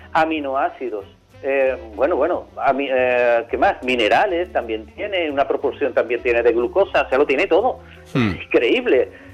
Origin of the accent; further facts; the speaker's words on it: San Fernando, Andalusia, Spain; Nosotros somos la isla de León, ¿verdad? Y no podemos olvidar de eso.